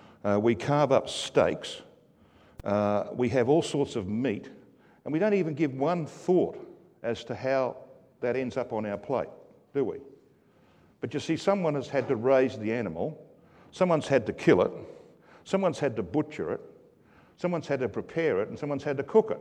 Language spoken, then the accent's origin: English; Brisbane, Queensland, Australia; my hometown, Brisbane